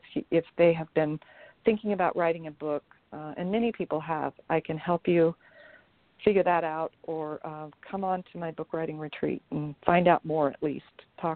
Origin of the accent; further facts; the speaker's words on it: Jackson Hole, Wyoming, United States; because I grew up in Jackson Hole, Wyoming, and my first writing retreat happened in Jackson Hole in my great-grandfather's barn